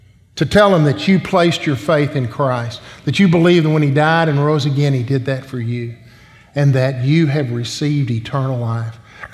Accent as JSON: {"language": "English", "town": "Conroe", "region": "Texas", "country": "United States", "tie": "born or raised there", "said": "I was raised in Conroe, Texas, where the tall pines grow, the oil flows, and the Conroe Tigers never lose."}